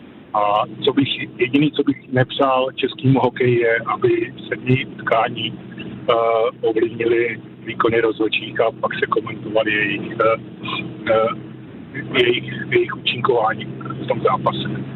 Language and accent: Czech; Pardubice, Pardubice Region, Czechia; Ale já jsem samozřejmě Pardubák, takže ač teda Pardubák, fanoušek Pardubic